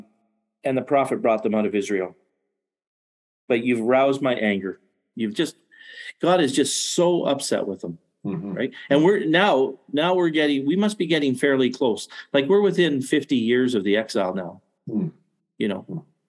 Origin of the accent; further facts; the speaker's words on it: Canada; But we're Canadian, so you can almost can't offend us.